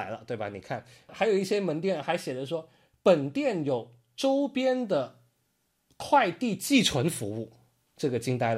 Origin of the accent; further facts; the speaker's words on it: Guangdong, China; 这个类目对于我们广东人来说是非常非常热爱的一个类目哈